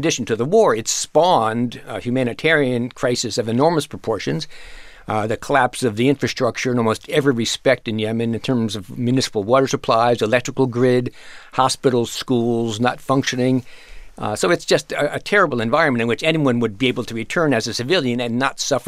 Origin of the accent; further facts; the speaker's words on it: United States; I think as an American, when I look at my country, our country